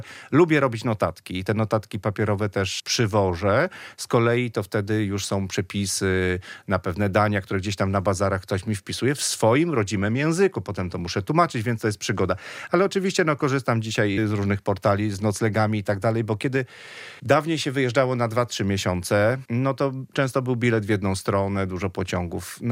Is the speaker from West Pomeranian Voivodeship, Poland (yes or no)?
no; Kraków, Lesser Poland, Poland; Ja jestem z Krakowa, więc oszczędność mam, że tak powiem, we krwi.